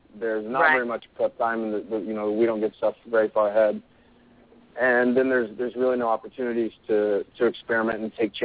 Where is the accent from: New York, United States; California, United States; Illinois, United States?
Illinois, United States; I'm from Illinois, so I was a huge Chicago